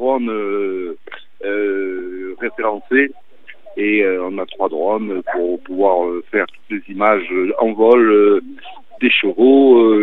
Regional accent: Marseille, Provence-Alpes-Côte d'Azur, France; Enfin, on est Marseillais et Aixois, donc on est du Sud

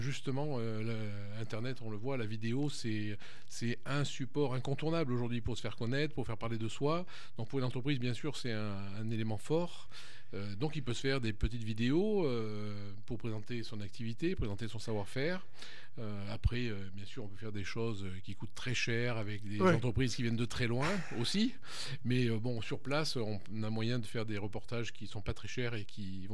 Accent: Craponne, Auvergne-Rhône-Alpes, France; born there; je suis né à Craponne, moi aussi.

